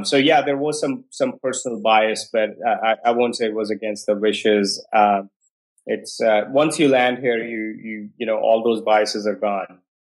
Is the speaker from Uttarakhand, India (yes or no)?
no; Delhi, India; But I grew up in Delhi all the way through my undergrad